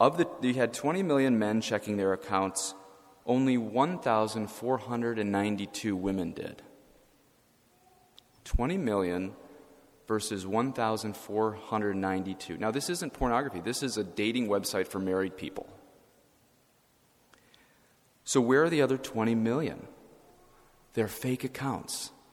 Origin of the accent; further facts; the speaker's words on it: Colorado, United States; I was living in Colorado. It's my home state.